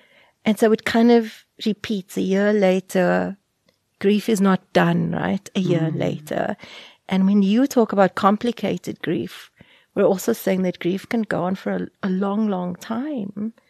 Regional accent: Cape Town, Western Cape, South Africa; in our custom I'm mixed race from Cape Town, Christian.

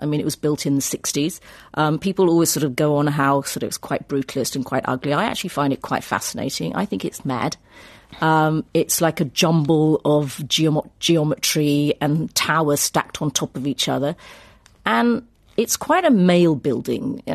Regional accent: United Kingdom; I'm a British Indian. I'm not English, but I'm British.

